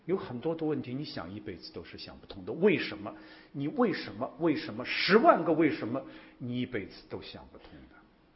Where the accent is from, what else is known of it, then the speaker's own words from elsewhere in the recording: Shanghai, China; 我是从上海来的，我是生在上海的北方人啊。